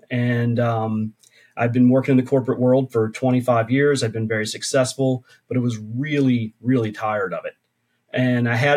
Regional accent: Appalachia, United States; I come from kind of a hard scrabble background, right? I grew up in Appalachia, poor family, lots of challenges.

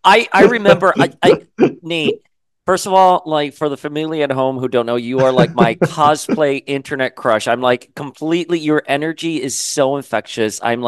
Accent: Florida, United States; we used to call it MGM Studios growing up in Florida in the 90s.

